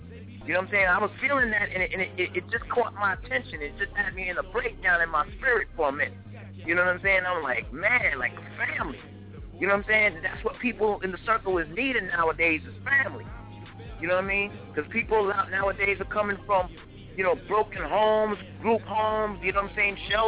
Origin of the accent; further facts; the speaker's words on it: New York City, New York, United States; You know, I'm from Brooklyn, New York, you know what I'm saying?